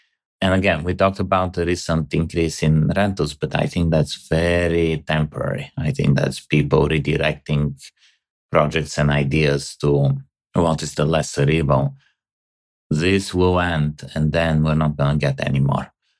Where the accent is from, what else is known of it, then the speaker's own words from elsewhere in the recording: Bulgaria; I come from Bulgaria, maybe you remember. So I'm very aware how things evolved in Eastern Europe